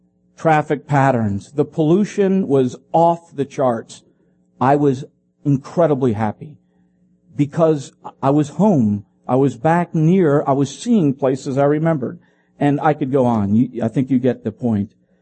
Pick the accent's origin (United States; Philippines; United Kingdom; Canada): Philippines; I grew up in the Philippine Islands, so, you know, like mangoes, that certain tastes could bring me back, right?